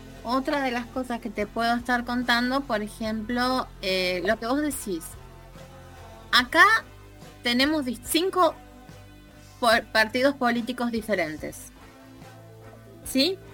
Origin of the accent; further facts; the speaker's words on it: Argentina; Pero sí, soy argentina, amo la celeste y blanca.